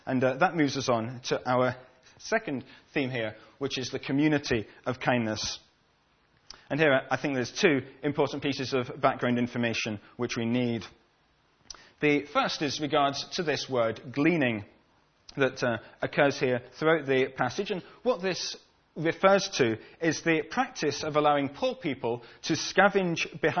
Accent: Scotland, United Kingdom; also born or lived in United States; When I lived in the USA, I was almost universally known on campus there as

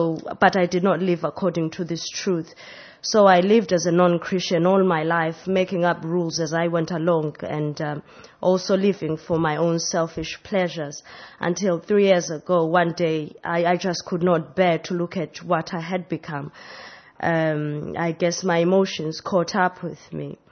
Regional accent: South Africa; I was born in South Africa and grew up with my mother, who isn't Christian.

